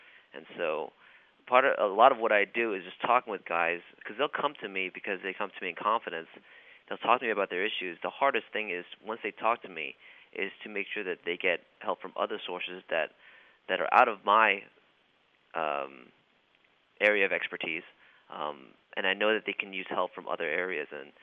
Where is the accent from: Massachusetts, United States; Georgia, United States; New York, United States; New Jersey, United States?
New York, United States; since I'm from the New York area, we have a lot of mutual friends.